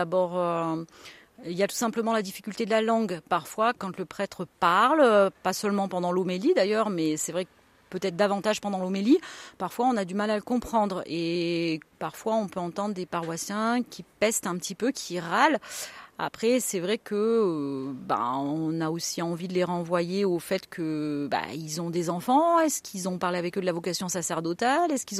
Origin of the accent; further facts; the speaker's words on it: Auvergne-Rhône-Alpes, France; je suis très attachée à mes racines, je suis auvergnate